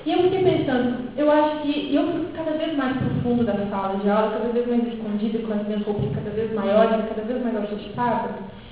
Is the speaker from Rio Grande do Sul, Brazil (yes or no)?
yes; Rio Grande do Sul, Brazil; Então, eu sou gaúcha, eu me formei em filosofia e em artes lá no começo dos anos 90